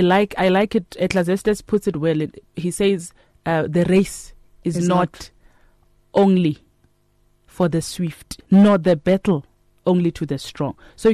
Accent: Katlehong, Gauteng, South Africa; You know, there are people that grow up in the township. I'm from Katlehong.

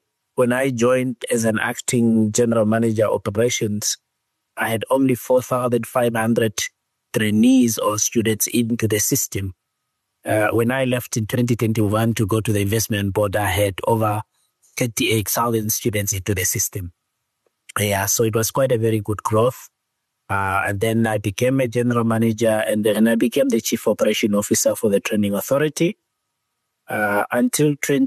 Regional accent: Zambezi, Namibia; is a Namibian, raised in Namibia, in the Zambezi region. I went to primary school and secondary school in the Zambezi region, in the rural areas. I studied my primary school at Ngoma

